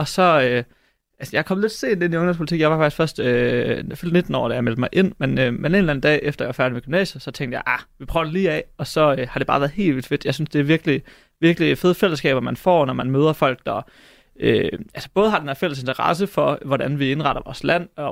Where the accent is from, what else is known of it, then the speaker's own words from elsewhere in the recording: Hobro, North Denmark Region, Denmark; Jeg er fra Hobro, og der er en årlig byfest